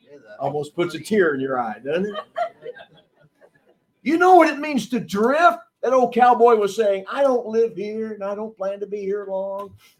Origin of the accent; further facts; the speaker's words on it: Texas, United States; Now, Pastor mentioned that I'm from Texas. Lynn and I live in Texas again.